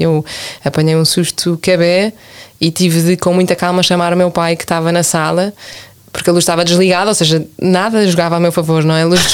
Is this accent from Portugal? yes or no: yes; Vila Nova de Gaia, Norte, Portugal; Gosto sempre de dizer que não sou do Porto, sou de Miramar, que na verdade é em Gaia.